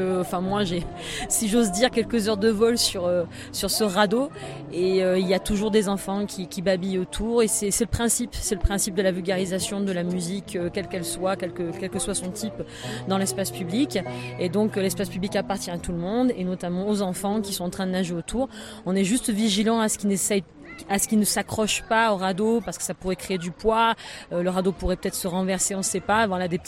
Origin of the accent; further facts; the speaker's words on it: Marseille, Provence-Alpes-Côte d'Azur, France; Nous venons de Marseille, du quartier de la Belle de Mai.